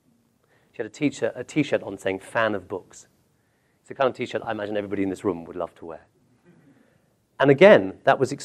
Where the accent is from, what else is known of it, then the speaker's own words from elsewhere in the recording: Kolkata, West Bengal, India; born there; This is my first birthday in Calcutta. I was born in India.